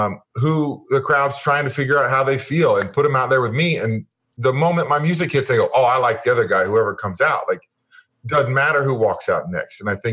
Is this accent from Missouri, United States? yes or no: yes; Kansas City, Missouri, United States; Yeah, I mean, well, I grew up in Kansas City, and my dad was a huge fan.